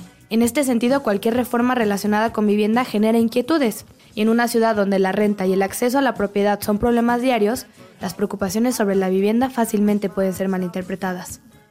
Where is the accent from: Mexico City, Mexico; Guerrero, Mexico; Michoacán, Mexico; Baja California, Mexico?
Mexico City, Mexico; a partir del 2016, que somos Ciudad de México, tenemos nuestra constitución